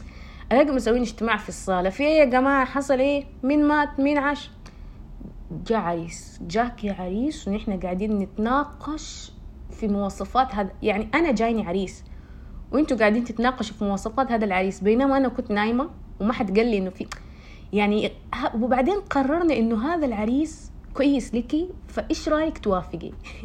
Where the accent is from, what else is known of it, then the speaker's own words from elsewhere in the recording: Saudi Arabia; نحن عندنا في السعوديه علمي وادبي طبعا